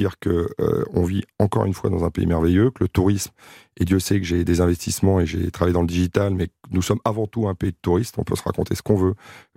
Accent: France; et tu te dis on peut le faire chez nous en France et on peut faire des choses très bien en investissant.

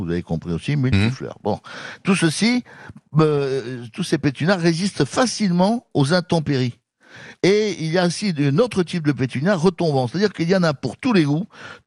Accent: Mazamet, Occitanie, France; born there; Mazamé, c'est ma ville natale.

